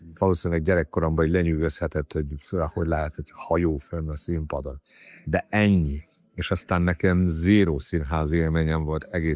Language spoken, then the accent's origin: Hungarian; Subotica, Vojvodina, Serbia; Furcsa világban nőttem fel, hogy a Szabadkán volt egy úgynevezett híres Risztics korszak